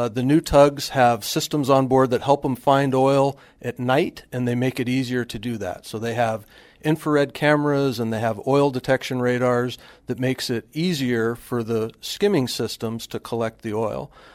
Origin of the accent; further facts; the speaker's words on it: Valdez, Alaska, United States; I grew up in Prince William Sound. I was born in Valdez